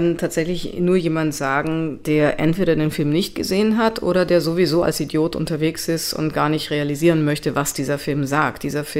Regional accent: Italy; German is a second language; weil ich selber als Kind in Italien aufgewachsen bin und erstmal Italienisch lernen musste

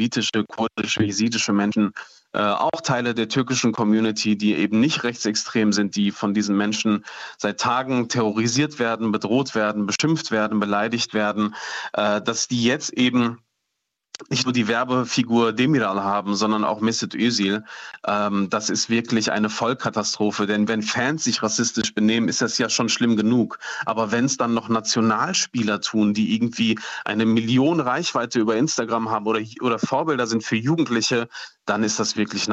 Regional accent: Duisburg, North Rhine-Westphalia, Germany; Ich bin selbst in Marxloh aufgewachsen

